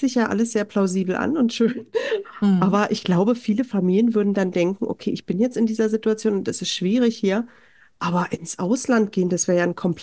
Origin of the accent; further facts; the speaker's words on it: East Germany, Germany; einer Kleinstadt aufgewachsen in Ostdeutschland. Wir sind nie oft gereist.